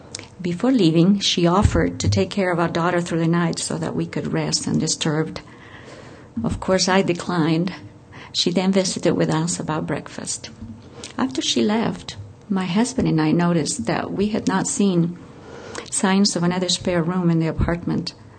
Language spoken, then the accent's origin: English; Uruguay; moved away as an adult; also born or lived in Spain; now in United States; I was born in Spain. I had moved in my pre-teenage years with my parents to Uruguay. And in my college years, I had taken up residency in the United States under trying and difficult circumstances.